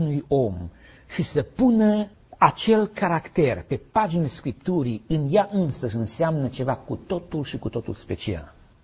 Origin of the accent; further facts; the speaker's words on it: Transylvania, Romania; cei care suntem din Transilvania avem slăbiciune pentru Coșbuc.